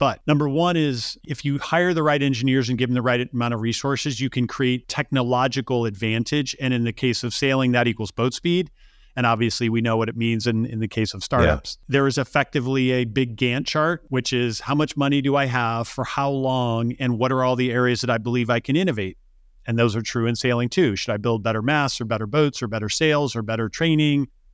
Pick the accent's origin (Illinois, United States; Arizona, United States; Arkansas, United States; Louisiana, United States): Illinois, United States; I grew up outside Chicago, living on Lake Michigan, and I grew up as a sailboat racer.